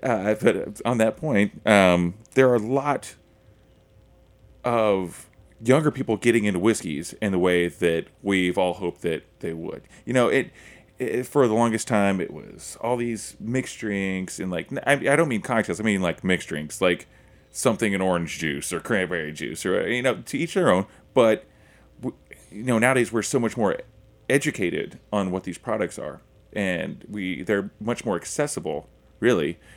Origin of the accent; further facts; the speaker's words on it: Oklahoma, United States; I'm from Oklahoma